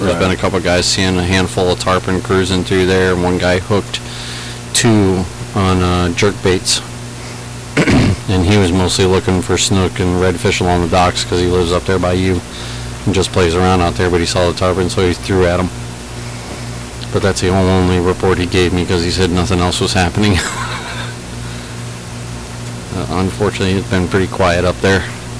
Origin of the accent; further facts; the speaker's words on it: Arizona, United States; growing up in Arizona, I'm like, I'll take 110 over 95 with the humidity.